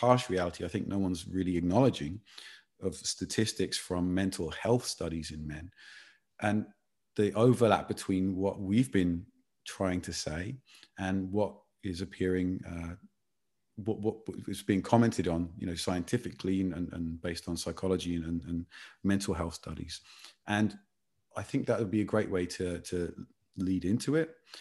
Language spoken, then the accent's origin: English; England, United Kingdom; as an Englishman